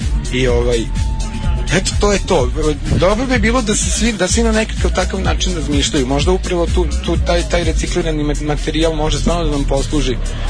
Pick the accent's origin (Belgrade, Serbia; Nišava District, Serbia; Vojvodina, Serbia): Vojvodina, Serbia; Petrovaradin; A ja nisam s Novog naselja, ja sam iz Petrovaradina.